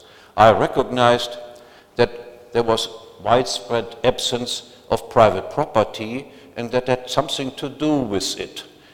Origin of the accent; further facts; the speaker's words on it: West Germany, Germany; I grew up in the West, but my parents were refugees from the East, both of them.